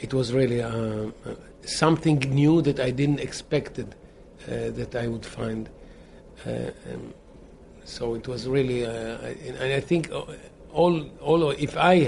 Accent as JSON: {"language": "English", "country": "Israel", "second_language": "English", "said": "we are from Israel, remote Israel"}